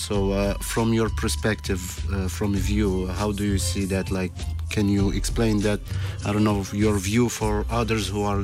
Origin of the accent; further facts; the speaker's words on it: Algeria; English is a second language; you're from Argentina, I'm from Algeria